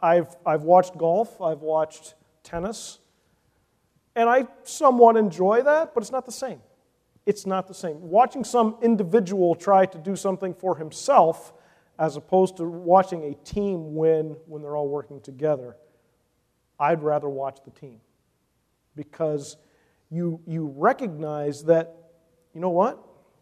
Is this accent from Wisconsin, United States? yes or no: no; Philadelphia, Pennsylvania, United States; also born or lived in Everett; I'm from Philadelphia, but that's actually not where I was born. And the first 8 years of my life, I lived in a very small town, western Pennsylvania, called Everett.